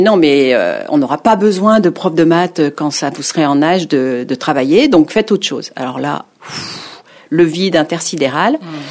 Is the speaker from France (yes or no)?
yes; Grand Est, France; born there; je suis née en Lorraine, dans une famille très modeste, il y a 63 ans. Je suis née en 1963 et mes grands-parents étaient immigrés italiens. Voilà … Je parle pas très bien italien parce qu'on ne me l'a jamais appris.